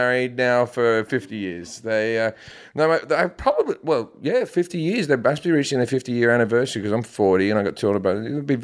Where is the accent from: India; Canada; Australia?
Australia; also born or lived in United Kingdom; now in United States; 8 years ago. And I was living, I'm Australian, but I lived in the UK for 10 years before that.